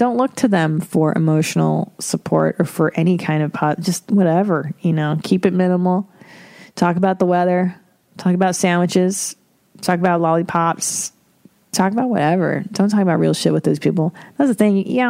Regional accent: Windsor, Ontario, Canada; I am an Ontario person too. I'm from Windsor.

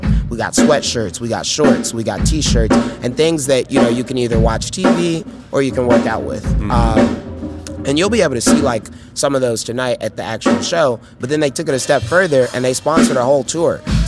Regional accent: Chicago, Illinois, United States; like, as a Chicagoan growing up, there weren't too many venues, again, that had, like, live audiences

